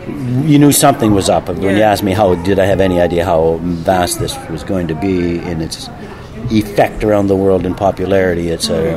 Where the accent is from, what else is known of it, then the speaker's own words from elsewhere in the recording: Canada; Being Canadian, we do a lot of independent, low-budget films.